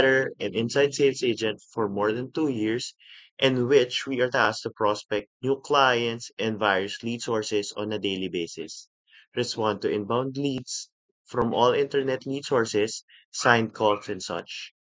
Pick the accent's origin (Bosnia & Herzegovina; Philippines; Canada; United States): Philippines; English is a second language; I'm from the Philippines.